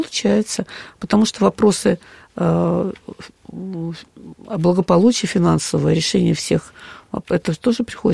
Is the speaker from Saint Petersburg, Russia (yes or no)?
no; Moscow, Russia; Хотя сама я москвичка.